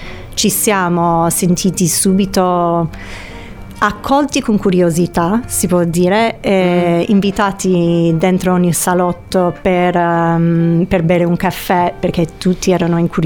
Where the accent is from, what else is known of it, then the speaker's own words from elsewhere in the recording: San Diego, California, United States; Italian is a second language; moved away as an adult; also born or lived in New York; now in Italy; allora io appunto vengo da San Diego, dove sono cresciuta, però ho passato la maggior parte della mia vita pre-Italia e pre-Sardegna a New York